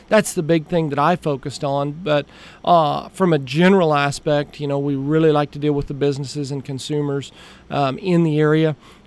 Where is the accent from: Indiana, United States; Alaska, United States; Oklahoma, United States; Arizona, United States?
Oklahoma, United States; Nowata; I'm originally from Nowata, grew up in Nowata, born and raised, you know, all in Northeast Oklahoma.